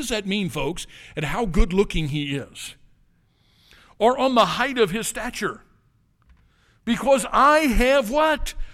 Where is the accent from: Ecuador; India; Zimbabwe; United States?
United States; Midwest; I'm about as much East Coast as I am left coast. I'm a Midwesterner.